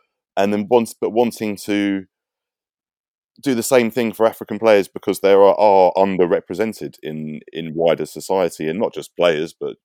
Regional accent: England, United Kingdom; If those of us who are born and brought up in England, as someone was saying on Twitter, you know, we're taught the Tudors

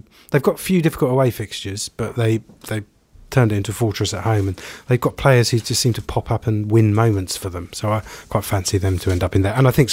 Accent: England, United Kingdom; you feel, as an English person, that this is somehow really awkward

